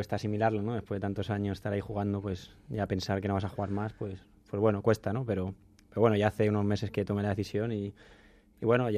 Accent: Móstoles, Community of Madrid, Spain; Sí, yo soy de allí de Móstoles

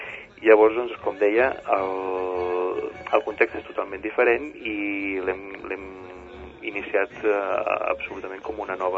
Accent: Sant Pere de Ribes, Catalonia, Spain; jo, en certa manera, soc mig sitgetà, perquè soc nascut a Sant Pere Ribes i visc a Sant Pere Ribes, però tinc molta vinculació amb Sitges.

